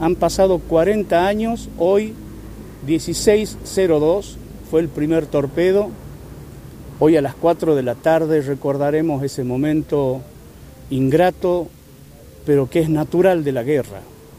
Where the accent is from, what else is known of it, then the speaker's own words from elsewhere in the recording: Tucumán, Argentina; Y ese es mi mensaje como tucumano. Yo amo esta tierra, soy familia muy antigua de este Tucumán querido